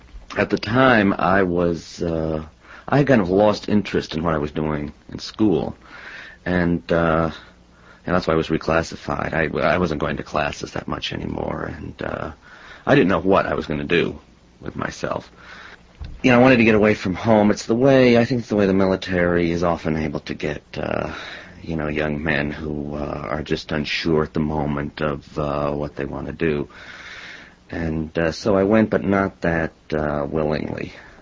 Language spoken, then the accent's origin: English; Cleveland, Ohio, United States; also born or lived in Warren, Pennsylvania; I was born in Warren, Pennsylvania, and basically grew up in Cleveland. Went all through elementary school and high school, and then from Cleveland went to Ohio State.